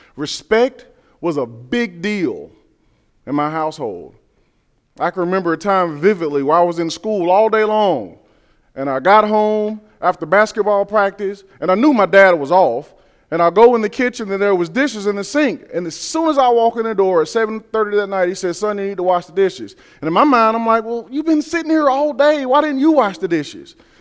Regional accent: Georgia, United States; I was born and raised in South Georgia. I grew up in a southern household, really small town.

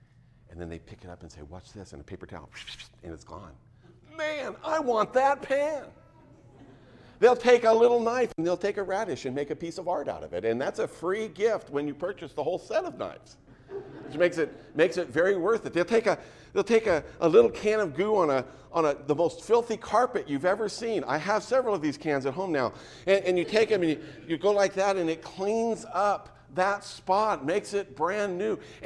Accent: Yakima, Washington, United States; I grew up in Yakima, so I went to the Central Washington State Fair

